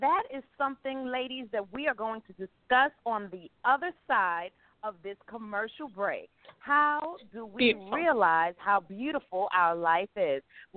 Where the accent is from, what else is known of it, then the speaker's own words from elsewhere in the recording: Brooklyn, New York, United States; Like, I grew up in Brooklyn, New York. Everything fascinated me.